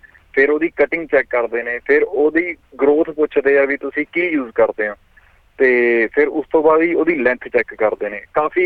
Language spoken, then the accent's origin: Punjabi; Patiala, Punjab, India; also born or lived in Auckland; now in Whangarei, New Zealand; ਮੈਂ ਜੀ ਸ਼ਹਿਰ ਪਟਿਆਲੇ ਤੋਂ ਬਿਲੋਂਗ ਕਰਦਾ ਜੀ, ਅਤੇ ਹੁਣ ਮੈਂ ਨਿਊਜ਼ੀਲੈਂਡ ਰਹਿ ਰਿਹਾ ਜੀ, ਪਹਿਲਾਂ ਮੈਂ ਆਕਲੈਂਡ ਰਿਹਾ, ਹੁਣ ਮੈਂ ਫੰਗਾਰਾਈ ਸਾਈਡ ਰਹਿੰਦਾ ਜੀ।